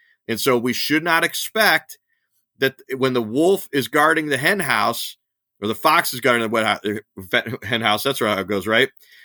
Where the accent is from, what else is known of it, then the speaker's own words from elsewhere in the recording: Ohio, United States; Well, pharmacies in my home state of Ohio were bellyaching to me in 2016